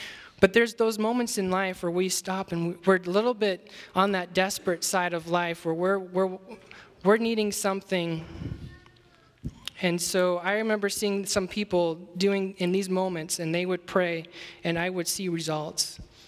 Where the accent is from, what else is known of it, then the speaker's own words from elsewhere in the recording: Oregon, United States; I'm from Oregon, so I'm an Oregon boy.